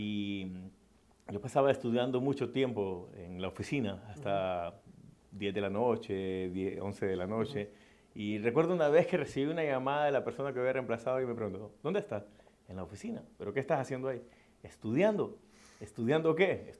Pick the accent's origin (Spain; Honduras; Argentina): Honduras; yo soy nativo, de Honduras.